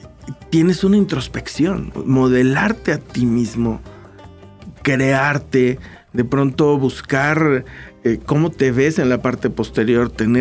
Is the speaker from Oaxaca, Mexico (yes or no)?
no; Coyoacán, Mexico City, Mexico; born there; es porque yo nací en Coyoacán.